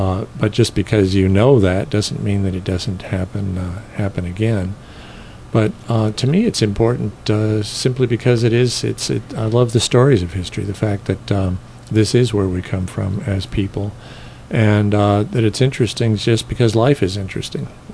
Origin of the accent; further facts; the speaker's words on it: Indiana, United States; I grew up in Indiana and went to a school in Connecticut called Taft School.